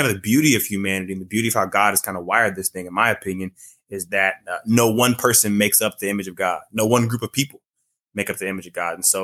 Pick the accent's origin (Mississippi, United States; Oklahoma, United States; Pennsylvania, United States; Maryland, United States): Mississippi, United States; also born or lived in California; I was born in California. I moved to Mississippi when I was about 11. Huge culture shock there.